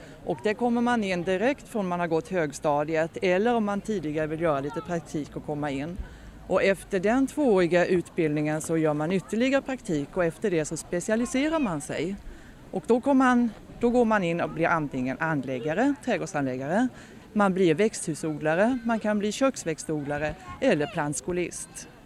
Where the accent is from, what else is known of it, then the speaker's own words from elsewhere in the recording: Kalmar, Kalmar County, Sweden; Som du hör på mina diftonger så kommer jag ju från Kalmar.